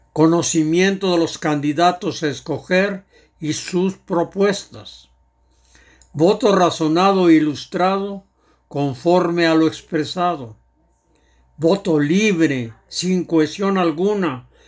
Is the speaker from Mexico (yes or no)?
yes; Mexico; Como ciudadanos, como universitarios y como mexicanos, debemos votar.